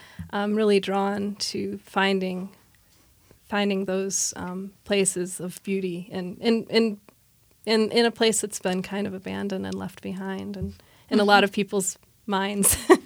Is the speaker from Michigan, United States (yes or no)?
yes; Detroit, Michigan, United States; Well, I think growing up in Detroit, it's that really informs who I am and who I am as a writer.